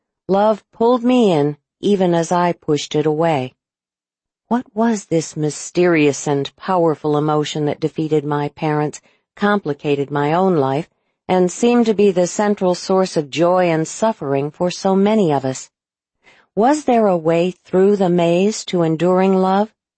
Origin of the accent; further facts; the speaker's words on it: United Kingdom; I grew up in Britain, where my dad ran a pub